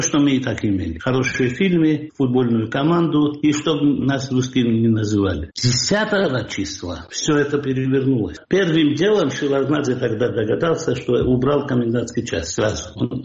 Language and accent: Russian; Georgia; Мы так и чились, что вот мы грузины, мы не русские.